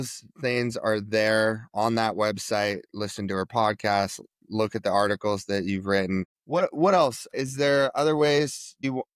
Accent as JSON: {"language": "English", "region": "Montana", "country": "United States", "tie": "born or raised there", "said": "you pretty much serve every state except for my home state of Montana, I think."}